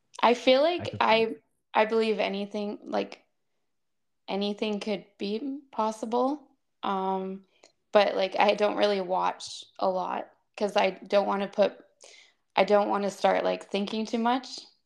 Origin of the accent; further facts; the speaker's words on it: West Coast, Canada; whenever I say I'm from Canada, they think I'm from Toronto, but I'm actually on the West Coast. So I'm the same time zone as Ask the Fellas and like California